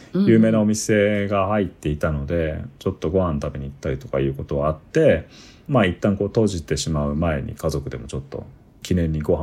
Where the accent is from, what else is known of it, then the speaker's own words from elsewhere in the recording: Kyushu, Japan; 僕の九州の方の実家の関係の人なんですけど、